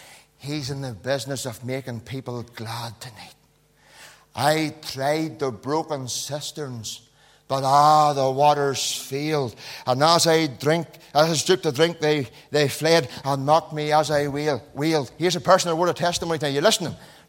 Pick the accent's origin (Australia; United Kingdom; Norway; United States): United Kingdom; Knocknacloy, Northern Ireland; I'm a Knocknacloy man, do you know? Born and bred in Knocknacloy man. County Tyrone. Through and through. You can take the man out of Tyrone, you can't take Tyrone out of the man.